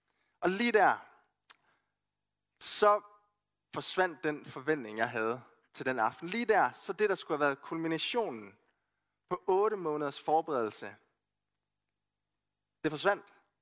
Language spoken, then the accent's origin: Danish; Randers, Central Denmark Region, Denmark; Jeg er fra Randers, og det er jeg super stolt af.